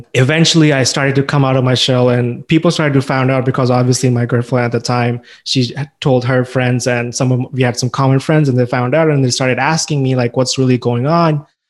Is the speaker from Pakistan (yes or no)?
yes; Pakistan; moved away as an adult; also born or lived in China; now in Canada; I'm originally from Pakistan. That's where I was raised. I was born in China. After I finished high school, I wanted to come to Canada to do my undergraduate degree.